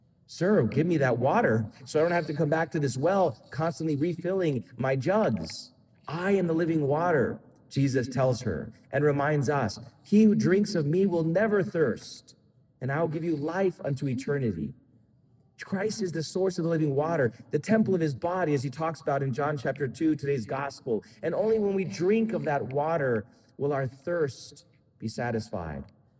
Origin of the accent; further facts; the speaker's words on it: Florida, United States; Now I'm from Florida.